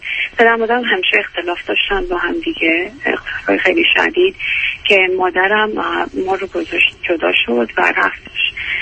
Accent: Iran; moved away; من به عنوان یه دختر تو ایران هم نقش مادر باید بازی میکردم، هم باید مدرسه میرفتم

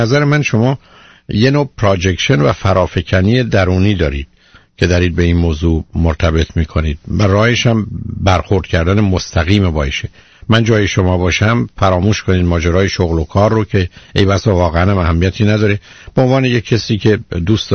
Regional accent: Iran; بسیاری از ما که در ایران بزرگ شدیم

